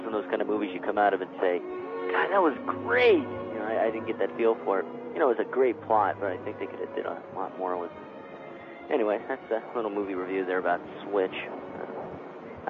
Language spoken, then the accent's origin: English; Calabasas, California, United States; I'm the dude from Calabasas.